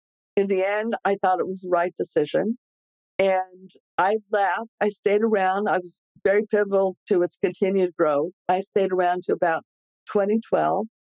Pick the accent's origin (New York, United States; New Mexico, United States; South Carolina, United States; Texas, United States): New Mexico, United States; Santa Fe; I met a gal who happened to be from Santa Fe, my hometown, who had started a baby gear rental platform.